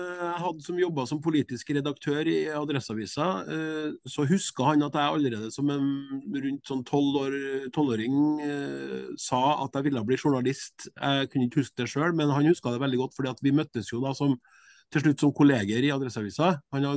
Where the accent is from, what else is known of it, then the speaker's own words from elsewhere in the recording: Klæbu, Trøndelag, Norway; så er jeg da født og oppvokst i Klæbu i Sør-Trøndelag. Og med foreldre fra Nord-Trøndelag.